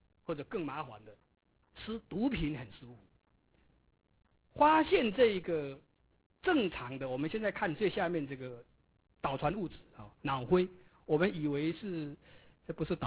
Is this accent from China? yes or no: no; Taiwan; 所以，以前我们台湾人讲这个“蟾蜍蟾蜍，莫惊行捕”，就是吸鸦片。